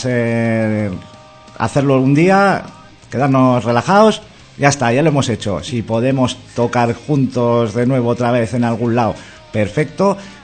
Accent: Basque Country, Spain; el barrio, nosotros somos de Mamariga, entonces pues el barrio que tiene mucha cultura de punk y tal

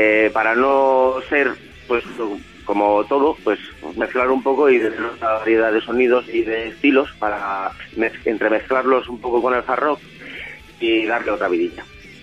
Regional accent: Logroño, La Rioja, Spain; el resto sí somos españoles, quiero decir, de Logroño, perdona, de Logroño, somos de Logroño.

